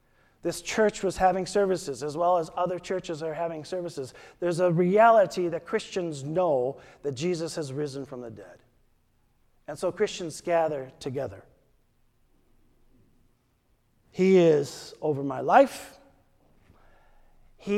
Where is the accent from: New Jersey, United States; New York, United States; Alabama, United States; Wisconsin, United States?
Wisconsin, United States; Some of you know that I'm from Wisconsin. I hope the Packers will win the Super Bowl.